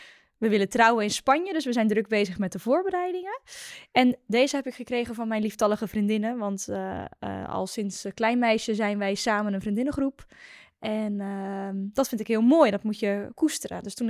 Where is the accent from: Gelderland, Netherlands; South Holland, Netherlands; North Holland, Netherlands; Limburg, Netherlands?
South Holland, Netherlands; Nou, ik kom uit Rotterdam. Dat is een klein dorpje bij Rotterdam, ben ik ooit opgegroeid.